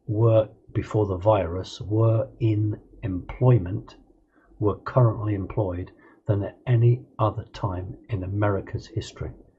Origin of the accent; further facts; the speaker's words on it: United Kingdom; not just because I'm a Brit